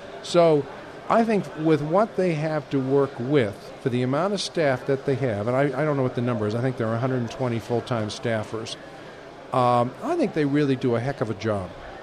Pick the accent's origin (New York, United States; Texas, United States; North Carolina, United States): North Carolina, United States; I come from North Carolina, in the North Carolina section.